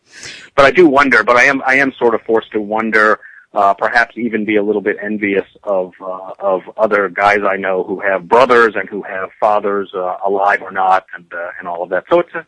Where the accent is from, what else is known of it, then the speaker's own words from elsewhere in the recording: Brunswick, Maine, United States; born there; now in Texas, United States; I am actually, although I live in Texas now, I was born in Maine. I was born in Brunswick, Maine, actually, which is on the coast in the southern part of Maine.